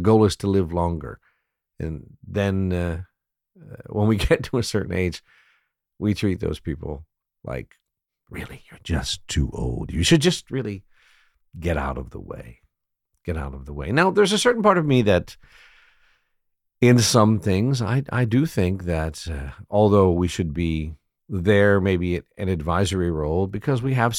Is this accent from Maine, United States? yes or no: no; Pasadena, Maryland, United States; When I was young, growing up in Pasadena, Maryland, on the east coast of the U.S., I was a dedicated Anglophile.